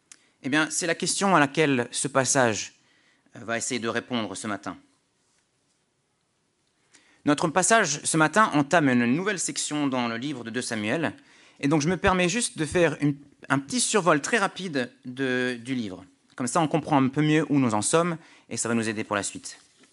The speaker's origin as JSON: {"language": "French", "country": "France", "said": "je dois dire qu'en tant que Français qui n'a plus de roi, j'ai trouvé ça touchant"}